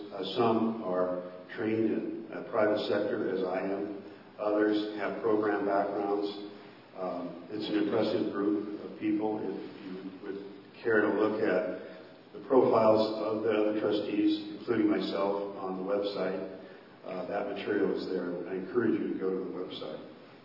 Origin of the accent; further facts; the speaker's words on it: Haines, Alaska, United States; also born or lived in Ketchikan, Alaska; I'm originally from Haynes, Alaska, and at one time I did live here in Ketchikan, down at the Towers.